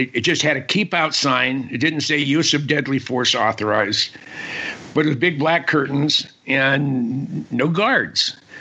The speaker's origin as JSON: {"language": "English", "town": "Mountain View", "region": "California", "country": "United States", "tie": "born or raised there", "said": "I grew up in Silicon Valley in the Mountain View, Los Altos area, in the San Francisco Bay Area."}